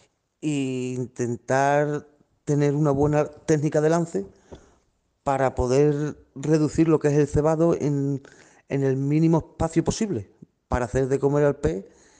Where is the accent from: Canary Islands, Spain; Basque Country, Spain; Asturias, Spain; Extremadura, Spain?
Extremadura, Spain; Una gran satisfacción personal y un orgullo como extremeño y primer español en conseguir el título mundial de pesca cebador.